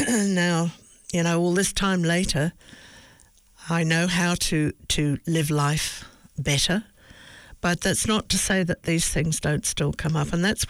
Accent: England, United Kingdom; I come from England where I think we're pretty good at laughing at ourselves.

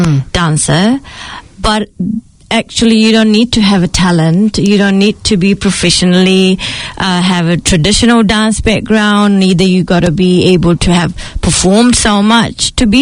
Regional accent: Sri Lanka; now in New Zealand; I moved to New Zealand in 2010 with my family from Sri Lanka, my two sisters and my parents. And I grew up in Kirsten mostly in my high school years. And I'm quite very involved with my Sri Lankan community

